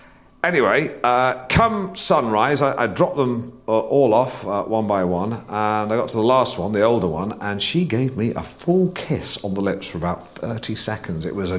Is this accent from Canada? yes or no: no; England, United Kingdom; moved away as an adult; now in Los Angeles, United States; In the words of … I'm an Englishman in LA. You know, I work in the media, I'm creative.